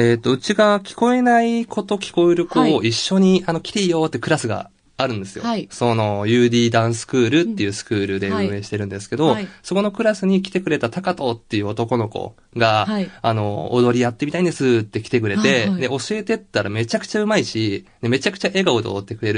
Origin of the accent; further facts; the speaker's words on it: Hiratsuka, Kanagawa, Japan; 平塚ろう学校が、はい、うちの地元にはあって